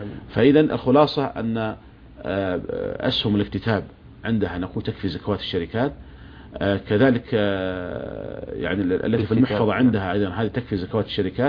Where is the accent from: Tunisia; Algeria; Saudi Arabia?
Saudi Arabia; فالشركات عندنا في المملكة العربية السعودية ملزمة بدفع الزكوات